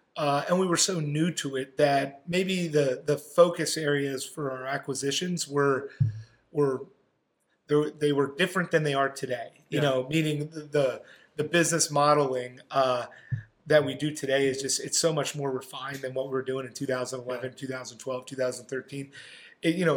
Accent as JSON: {"language": "English", "region": "Pennsylvania", "country": "United States", "tie": "born or raised there", "said": "I grew up in Pennsylvania, central Pennsylvania."}